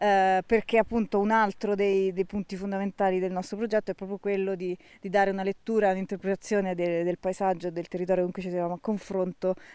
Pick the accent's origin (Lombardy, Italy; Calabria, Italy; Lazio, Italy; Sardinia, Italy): Lazio, Italy; Rome; io invece mi occupo prevalentemente di sound art e musica e sono di Roma.